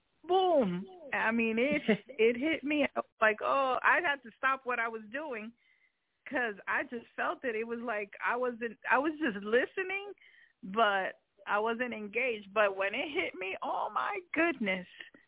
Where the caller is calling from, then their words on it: Texas, United States; from Texas.